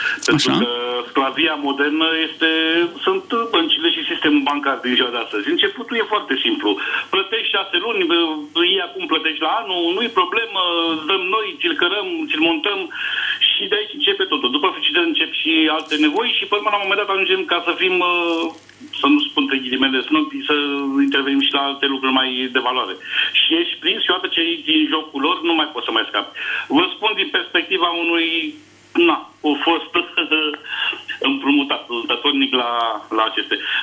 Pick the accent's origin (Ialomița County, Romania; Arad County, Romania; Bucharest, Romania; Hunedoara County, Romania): Bucharest, Romania; și vă sunt din București.